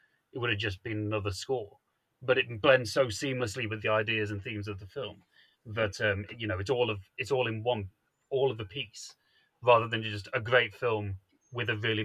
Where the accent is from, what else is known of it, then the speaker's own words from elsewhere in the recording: United Kingdom; Believe me, I'm British.